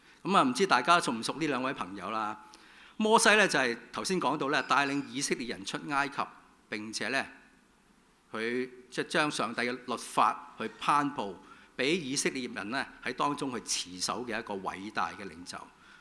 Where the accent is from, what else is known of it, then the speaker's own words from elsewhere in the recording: Guangdong, China; 即是我们广东人说的乌下乌下的状况里面呢